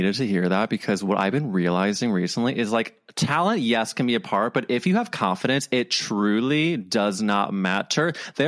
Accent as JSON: {"language": "English", "town": "St. Louis", "region": "Missouri", "country": "United States", "said": "Yes, and maybe because we're both from Missouri, there's kind of a kindred trauma there."}